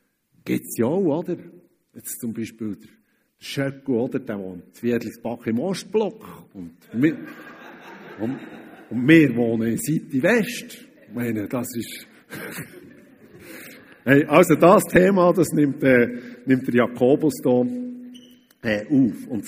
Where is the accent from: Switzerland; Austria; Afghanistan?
Switzerland; Weil vielleicht gerade als Schweizer, oder?